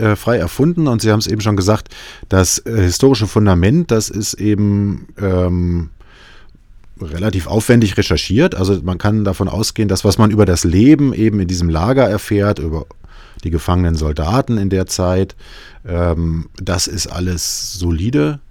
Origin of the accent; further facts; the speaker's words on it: Kassel, Hesse, Germany; also ich selber bin Kasselaner und ich bin in Oberzweren aufgewachsen, also nicht in Niederzweren, aber in Oberzweren und nicht allzu weit von diesem Friedhof entfernt.